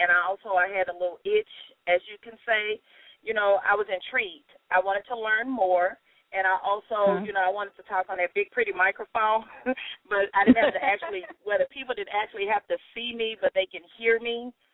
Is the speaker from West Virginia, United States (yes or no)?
no; Houston, Texas, United States; Well, I'm originally from Houston. I'm a Houstonian